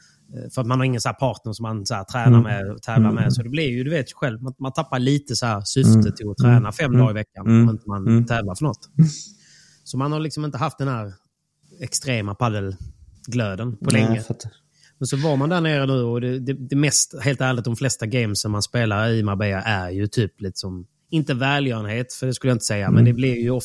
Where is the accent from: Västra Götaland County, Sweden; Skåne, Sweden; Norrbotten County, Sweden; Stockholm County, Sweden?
Skåne, Sweden; jag håller även på att renovera ett hus nere i Skåne där jag är ifrån